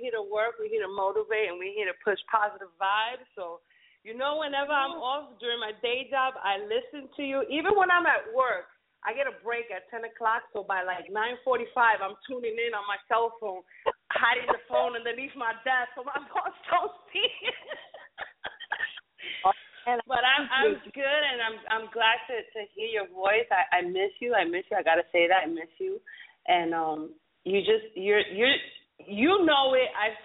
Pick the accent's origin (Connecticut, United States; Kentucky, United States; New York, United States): New York, United States; Bronx; we come from the Bronx, we come from our own empire